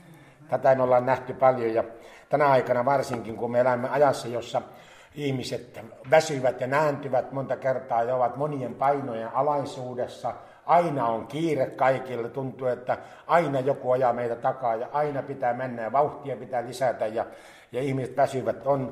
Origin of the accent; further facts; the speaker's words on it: Kokemäki, Satakunta, Finland; born there; minun syntymä kaupungissa, olen syntynyt Kokemäellä 64 vuotta taaksepäin. Jos joku ajattelee, kuinka vanha … on, niin se on sitten siinä 64-vuotias.